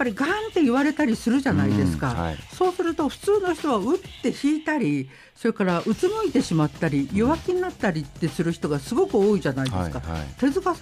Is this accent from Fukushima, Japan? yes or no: yes; Aizu, Fukushima, Japan; 例えば私の実家が会津にあるんです